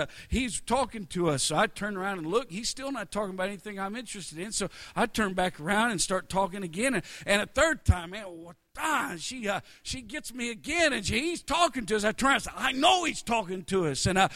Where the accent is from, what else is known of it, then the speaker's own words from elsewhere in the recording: Texas, United States; And, you know, I'm from Texas.